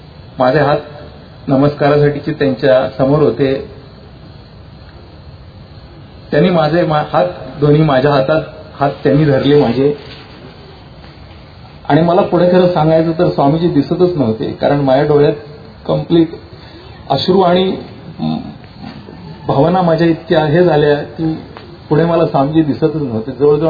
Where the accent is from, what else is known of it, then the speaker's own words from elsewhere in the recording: Baramati, Maharashtra, India; मी बारामतीचा आहे